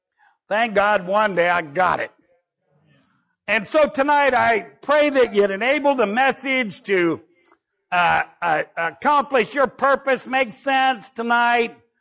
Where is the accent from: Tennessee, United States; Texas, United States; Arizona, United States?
Tennessee, United States; Lawrenceburg; we'd be down there at in my hometown, Lawrenceburg, Tennessee